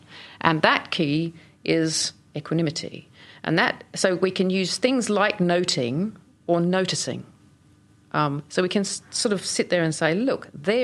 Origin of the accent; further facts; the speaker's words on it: Australia; And also, I'm Australian, so I'm primarily lazy